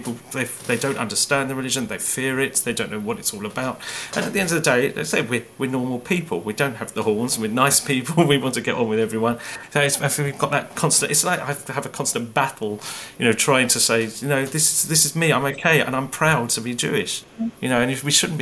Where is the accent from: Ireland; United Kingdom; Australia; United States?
United Kingdom; Ilford, London; I grew up in Gants Hill, which in Ilford, which was very Jewish in once upon a time. And it was also very multicultural.